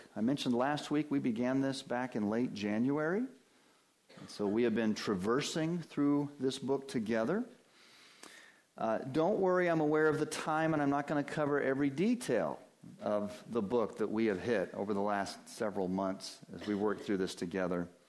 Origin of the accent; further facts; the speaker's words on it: Denver, Colorado, United States; now in New Hampshire, United States; I grew up in the Denver, Colorado area and I always enjoyed the mountains out there and that opportunity to be outside. And here living in New Hampshire now for 20 plus years, I enjoy the White Mountains